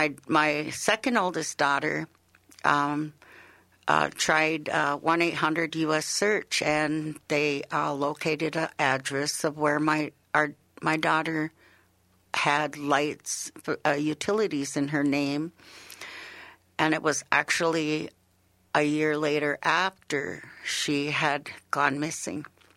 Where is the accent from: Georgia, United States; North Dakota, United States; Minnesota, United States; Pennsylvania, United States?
Minnesota, United States; Panema; I'm from Panema, Minnesota, and I am of the Owasisi clan.